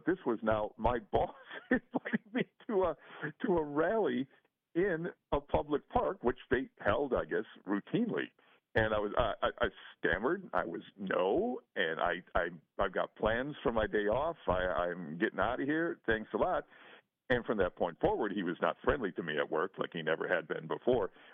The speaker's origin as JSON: {"language": "English", "town": "Racine", "region": "Wisconsin", "country": "United States", "tie": "born or raised there", "said": "Growing up in Racine in the Midwest, we didn't have to see that crap"}